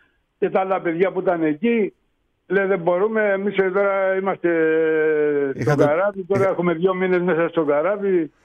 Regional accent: Kasos, South Aegean, Greece; Του λέω: «Από το νήσο Κάσο, ηρωική νήσο Κάσο».

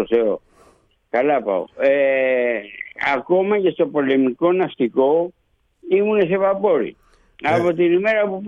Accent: Solaria, South Aegean, Greece; Εκείνη την εποχή το χωριό μου, καταρχήν η Αμοργός είχε 8 χωριά. Το δικό μου το χωριό είχε 2 ναυτικούς.

